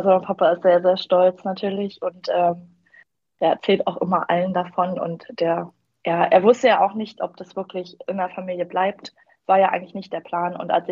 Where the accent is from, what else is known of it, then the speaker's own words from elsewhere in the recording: Ludwigsfelde, Brandenburg, Germany; bin jetzt 27 Jahre alt, bin Auszubildende im dritten Lehrjahr Anlagenmechanikerin. Ich komme aus der Nähe von Berlin, aus dem schönen Land Brandenburg, genau Ludwigsfelde.